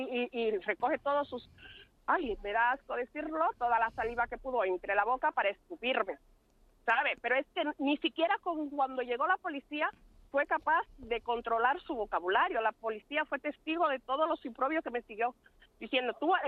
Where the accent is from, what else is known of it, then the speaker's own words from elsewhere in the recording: Dominican Republic; now in Spain; Es que hasta mis padres fallecieron en mi país, voy a mi país de vacaciones y no digo que no soy dominicana, soy sumamente orgullosa de ser dominicana, pero le debo mucho a España